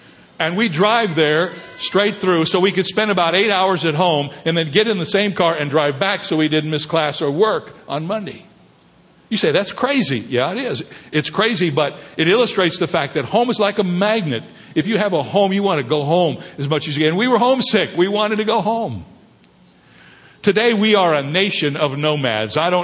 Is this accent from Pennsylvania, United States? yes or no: no; Toledo, Ohio, United States; born there; now in El Cajon, United States; Beginning with the house my parents lived in when I was born in Toledo, Ohio, to my present location in El Cajon, California